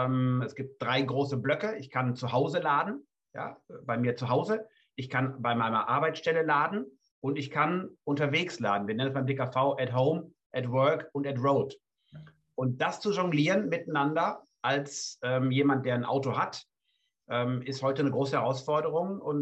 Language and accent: German; Germany; now in Switzerland; Ihr hört das an meiner Aussprache. Ich komme aus Deutschland und verantworte hier den Dachvertrieb.